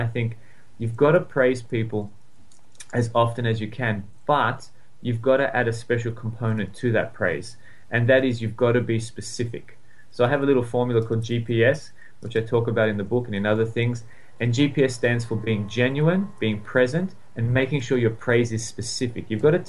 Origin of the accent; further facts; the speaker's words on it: Sydney, New South Wales, Australia; Yeah, I'd say we have sun year-round. I mean, I'm from Sydney, and we definitely have sun.